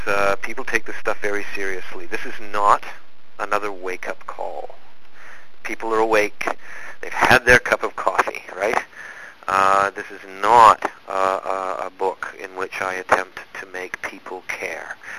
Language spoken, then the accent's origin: English; Canada; being a Canadian and somebody living on the west coast of Canada